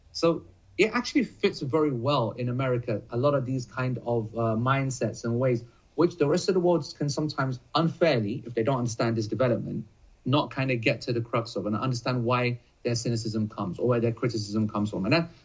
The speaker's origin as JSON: {"language": "English", "country": "United Kingdom", "said": "I want to comment on that as a Brit."}